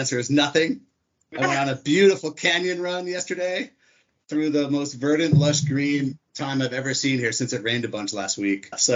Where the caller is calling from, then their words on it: Salt Lake City, Utah, United States; Beautiful. Salt Lake City. No better time of the year than May, June here.